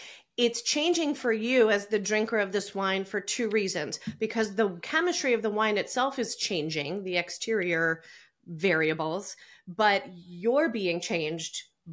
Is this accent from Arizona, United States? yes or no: no; New Jersey, United States; And I grew up Italian in New Jersey.